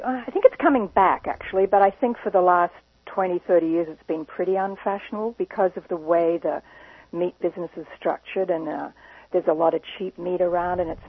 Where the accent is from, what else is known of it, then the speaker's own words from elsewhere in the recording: Australia; also born or lived in England; I grew up in Australia and worked in England, so I always call it offal.